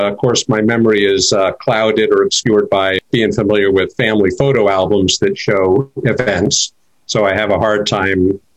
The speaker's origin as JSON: {"language": "English", "town": "Port of Spain", "country": "Trinidad & Tobago", "tie": "born there", "said": "And so having failed at everything else, they tried that, and I was born in Trinidad."}